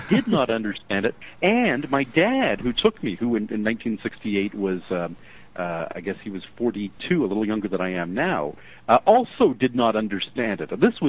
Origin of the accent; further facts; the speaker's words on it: Ottawa, Ontario, Canada; born there; now in Toronto, Canada; I live in Toronto, which is the largest city in Canada, and I was born in Ottawa, which is its capital city, in 1960. So I'm a middle-aged guy